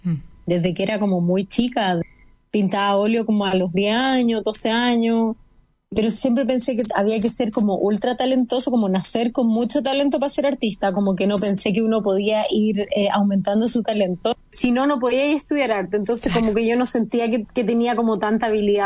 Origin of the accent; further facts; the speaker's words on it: Chile; moved away as an adult; Bueno, me fui de Chile pensando que quería ser artista, digamos, no sabía cómo, pero dedicarme a esto como full time.